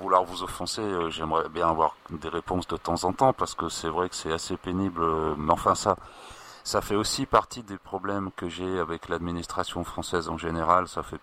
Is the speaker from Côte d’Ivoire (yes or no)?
no; France; now in Brazil; je suis quelqu'un qui habite au Brésil et qui a, je suis français